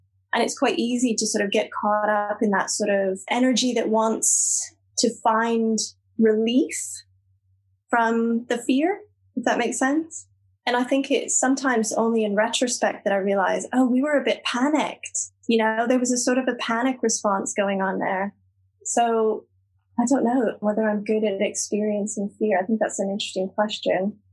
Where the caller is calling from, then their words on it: Glasgow, Scotland, United Kingdom; So I'm calling from Glasgow, which is funny. Yeah. So Chandradas and I are sort of, we've switched. So I'm the North American in Scotland and Chandradas is the Scottish person in North America.